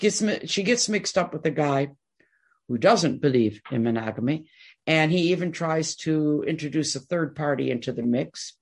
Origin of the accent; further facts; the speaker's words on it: Detroit, Michigan, United States; Don't forget, I'm born and raised in Detroit. So I was brought up on Motown, and, you know, and I used to dance on a TV show when I was 14.